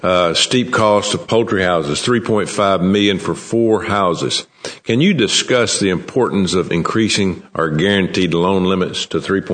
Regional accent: Alabama, United States; And now we're from Alabama.

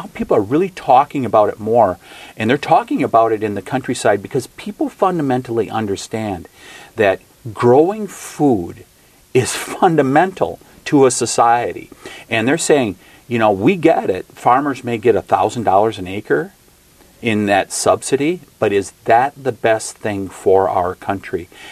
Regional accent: Wisconsin, United States; I mean, when you're in northern Wisconsin, where I come from in the winter, the sun doesn't shine much.

